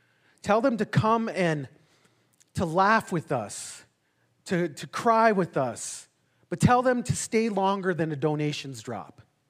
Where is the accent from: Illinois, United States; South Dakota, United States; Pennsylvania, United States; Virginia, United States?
South Dakota, United States; Enemy Swim; now in Bismarck, United States; I come from Enemy Swim, South Dakota. I live in Bismarck, North Dakota. I am 48 winners.